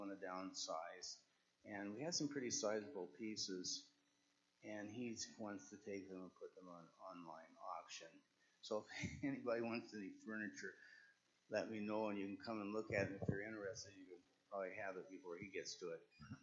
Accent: Iowa, United States; now in Minnesota, United States; I'm from Iowa originally. And my early years, I was raised in Iowa.

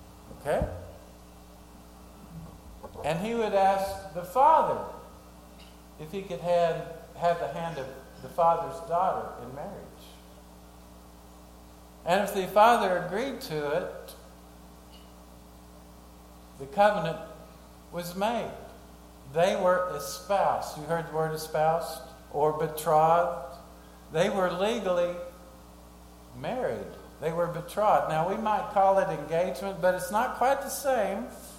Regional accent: Fort Smith, Arkansas, United States; also born or lived in Little Rock; I grew up in Fort Smith, but ended up in Little Rock after I got out of service

